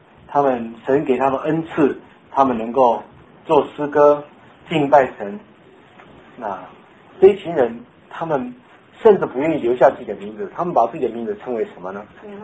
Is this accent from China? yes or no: yes; China; 我们中国人说无欲则刚嘛